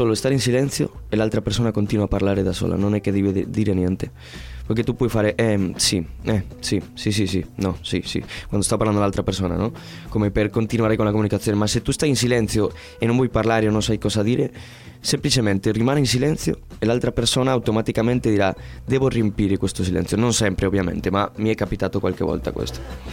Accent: Spain; Italian is a second language; now in Italy; io faccio più fatica da spagnolo qua in Italia a fare qualche scherzo, qualche roba.

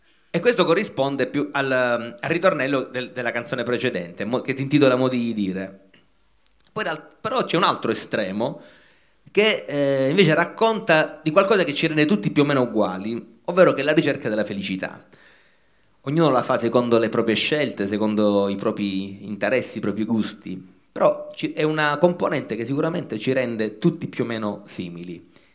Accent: Brindisi, Apulia, Italy; io vengo da Brindisi

